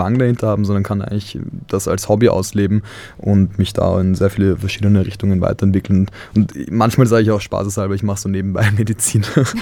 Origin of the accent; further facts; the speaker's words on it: Vienna, Austria; Ich bin ja eben auch Medizinstudent, aber auch Rettungssani, und ich komme ursprünglich aus Wien